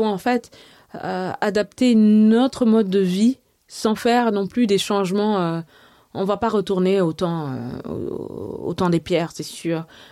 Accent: Mali; moi, je viens du Mali et notre monnaie, c'est le franc CFA.

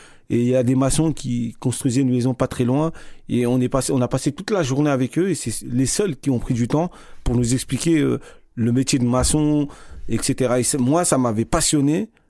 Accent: France; On a grandi en France, on est né avec la culture française. Et certes, nos parents sont originaires d'autres pays, d'Afrique, etc.

